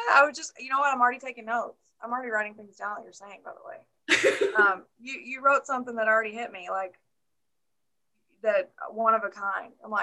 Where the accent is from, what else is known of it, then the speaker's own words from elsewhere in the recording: Arkansas, United States; So I was raised in Arkansas, still live in Arkansas. I was raised in a very small town.